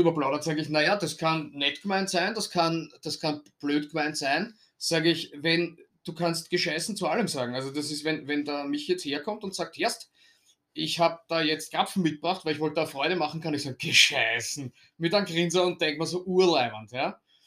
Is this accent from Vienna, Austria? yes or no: yes; Vienna, Austria; über wen anderen herziehen, das ist relativ leicht als Wiener sowieso.